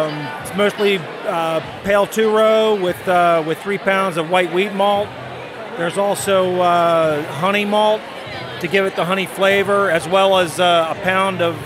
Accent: Baltimore, Maryland, United States; I'm right here from Baltimore, Maryland.

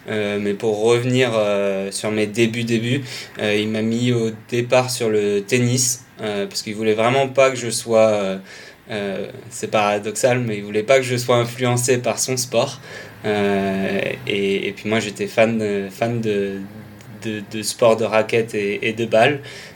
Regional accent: Toulon, Provence-Alpes-Côte d'Azur, France; also born or lived in United States; Je suis originaire de Toulon, où j'ai grandi jusqu'à la fin du collège.

